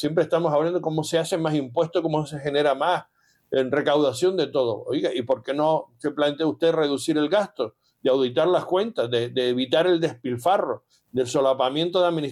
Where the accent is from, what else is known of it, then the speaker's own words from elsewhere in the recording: Canary Islands, Spain; como canario